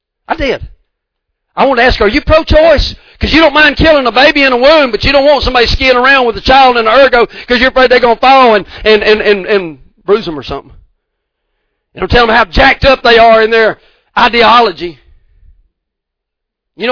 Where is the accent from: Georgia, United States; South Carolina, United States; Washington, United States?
Georgia, United States; accent: thick accent; everybody thinks we're either from Texas or Georgia because my terrible, and it's not a terrible, just my thick accent. I was like, man, you either got to be from Texas or Georgia. And I'm like, yeah, you know, I'm from Georgia and all that stuff.